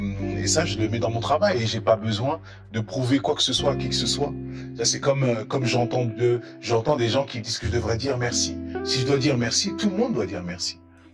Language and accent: French; France; Et j'ai pas besoin de prouver à quel point je suis français.